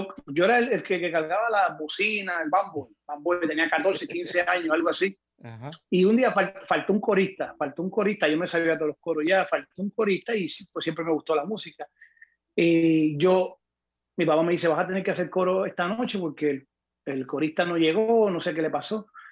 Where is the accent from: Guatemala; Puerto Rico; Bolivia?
Puerto Rico; Naguabo; yo soy de Puerto Rico, del pueblito de Nahuabo, le dicen el pueblo de Chumbao. Es al lado de Humacao. Me crié con mis abuelos hasta los 13 años. Vengo de una familia súper humilde, músico, todo el mundo es músico